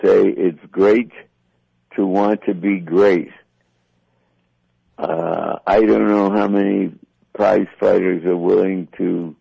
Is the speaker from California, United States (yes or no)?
no; Philadelphia, Pennsylvania, United States; And by the way, once upon a time, I was a lad from Philadelphia.